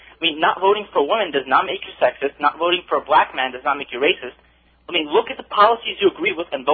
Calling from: New York, United States; I'm calling from New York.

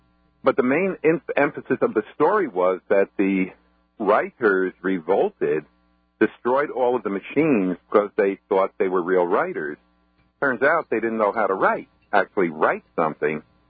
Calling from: Woodbridge, New Jersey, United States; I'm calling from Woodbridge, New Jersey.

